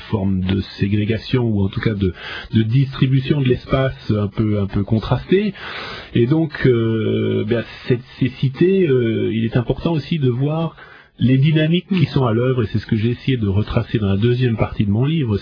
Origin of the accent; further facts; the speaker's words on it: New York, United States; moved away; mon père est américain, et donc j'ai cette double nationalité par mon père, et j'ai vécu mon enfance à New York, et du côté de ma mère, une famille lyonnaise, donc restée en France